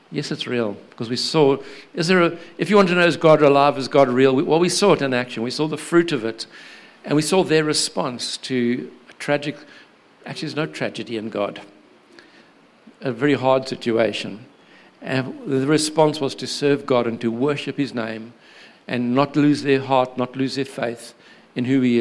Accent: Durban, KwaZulu-Natal, South Africa; We're from Durban originally, and only been in two churches in 44 years, one in Durban, one in Cape Town.

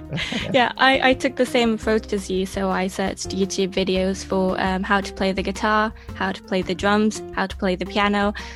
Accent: Japan; English is a second language; Yeah, so I'm half English and half Japanese. So my connection to England is from my dad. I've been brought up in Japan, lived here my whole life.

